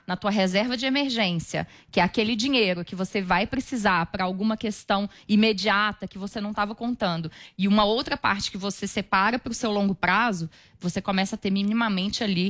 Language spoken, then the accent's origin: Portuguese; Belo Horizonte, Minas Gerais, Brazil; now in São Paulo, Brazil; Então eu vim para São Paulo. Eu sou de Belo Horizonte, vim